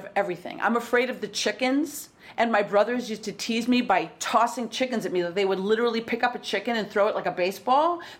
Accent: Wisconsin, United States; accent: Midwestern; I'm from Wisconsin.

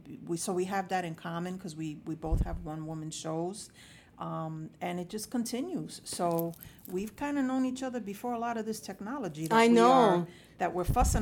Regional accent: New York City, New York, United States; I was born and raised in El Barrio. I grew up on 117

